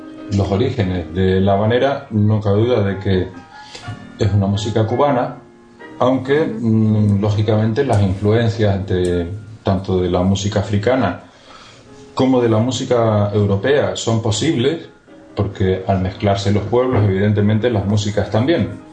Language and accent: Spanish; Las Palmas, Canary Islands, Spain; now in Barcelona, Spain; Yo nací en las Islas Canarias, aunque llevo viviendo en Barcelona hace 14 años. Estudié en diferentes lugares, en Sevilla y Madrid. Estudié, pues, guitarra, que luego finalicé los estudios en el Conservatorio de Las Palmas, donde soy natural.